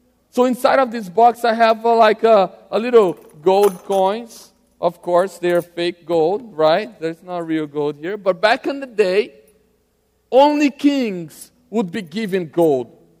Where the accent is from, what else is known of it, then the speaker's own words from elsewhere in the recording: Brazil; English is a second language; I'm from Brazil, have an accent, if you notice right now.